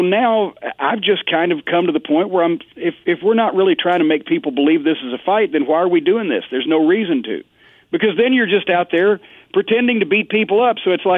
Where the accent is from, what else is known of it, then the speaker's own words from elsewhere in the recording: Louisville, Kentucky, United States; Here in Louisville, my hometown alone, there were 52 live professional wrestling events at the Louisville Gardens every year, every Tuesday night.